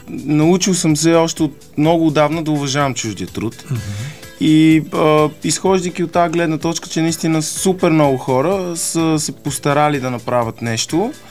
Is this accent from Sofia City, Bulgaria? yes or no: yes; Sofia, Sofia City, Bulgaria; Аз съм от София